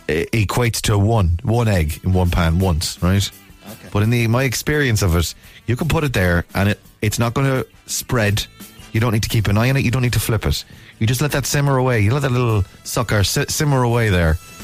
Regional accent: Ireland; I think we were all taught as Irish kids to cook everything on its highest heat, crank the gas up to max, and burn the bejesus out of it.

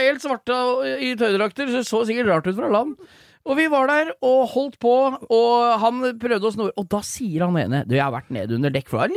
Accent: Hvaler, Viken, Norway; jeg jo født og oppvokst på Hvaler, holdt jeg på å si, på sommeren jeg, så jeg har jo vært mye på sjøen

